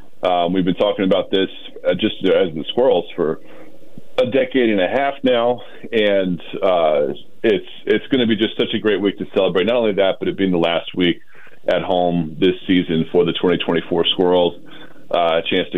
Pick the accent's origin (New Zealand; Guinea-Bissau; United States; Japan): United States; Virginia; I'm not from Richmond, but I'm from Virginia, and I've been following this, and I was coming to games here in the 90s as a kid and all this.